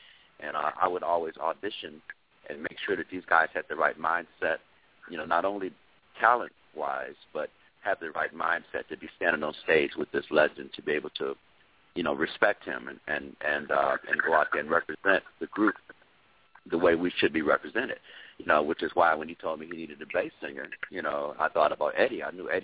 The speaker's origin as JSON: {"language": "English", "town": "Inkster", "region": "Michigan", "country": "United States", "tie": "born or raised there", "said": "growing up in Inkster, Michigan, in a suburb of Detroit, you know, I want to say hello to all my Inkster people out there, Robichaud High School, where I went to high school. Growing up in Inkster"}